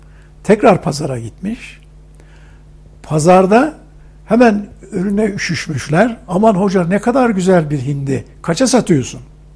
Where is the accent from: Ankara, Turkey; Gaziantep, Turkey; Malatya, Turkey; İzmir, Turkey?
Ankara, Turkey; born there; Şimdi ben Ankara'da doğmuşum.